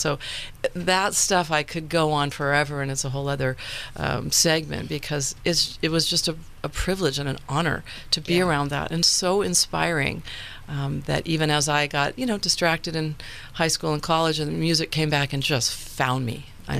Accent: Los Angeles, California, United States; I was raised mostly in Sherman Oaks, and my dad lived in Laurel Canyon and kind of up in the hills.

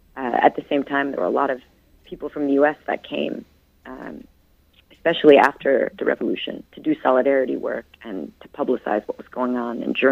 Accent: Chicago, Illinois, United States; coming from my background, I grew up in Chicago in the United States, and the idea that there were that many parties in this small country was incredible.

